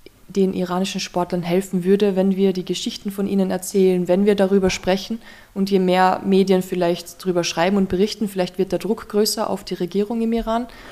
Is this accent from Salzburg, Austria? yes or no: no; Carinthia, Austria; bei uns in Kärnten auch.